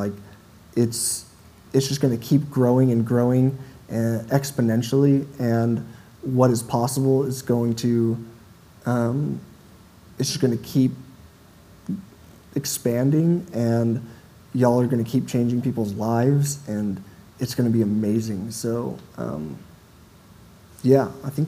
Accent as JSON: {"language": "English", "region": "Arizona", "country": "United States", "said": "Like I'm from Arizona, if y'all don't know, so, like, driving up here was a 10-hour drive, and I loved it."}